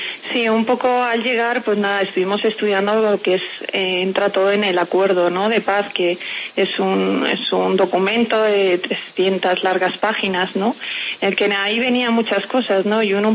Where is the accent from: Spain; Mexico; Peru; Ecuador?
Spain; Madrid, Community of Madrid; born there; now in Cádiz, Spain; Yo soy nacida en Madrid, yo soy de la Armada Española, yo nací en Madrid, pero bueno, la base naval yo vivo desde hace ya 23 años en Cádiz, en el sur, en Cádiz.